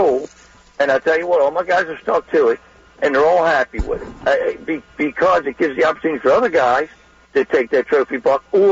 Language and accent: English; Pasadena, United States; I'm hunting in Centerville. I'm from Pasadena, but I'm pulling into Centerville